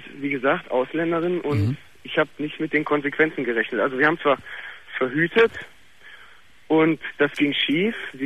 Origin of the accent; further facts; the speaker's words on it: Germany; Ich selber bin Deutscher, wie man ja hört, glaube ich.